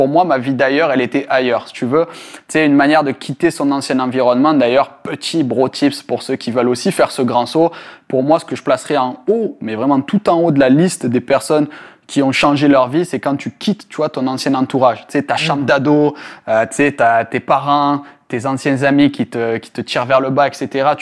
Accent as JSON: {"language": "French", "town": "Marseille", "region": "Provence-Alpes-Côte d'Azur", "country": "France", "said": "Donc, je pense que d'où je viens de la France, ça s'entend facilement. Je viens de Marseille."}